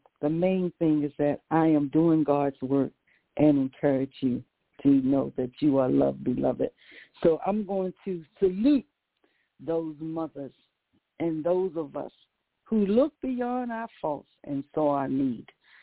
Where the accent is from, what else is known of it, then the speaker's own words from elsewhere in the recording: Virginia, United States; And a lot of people say, why do you keep saying you country? Because I'm from Virginia. Sometimes my words are not the way it should be pronounced.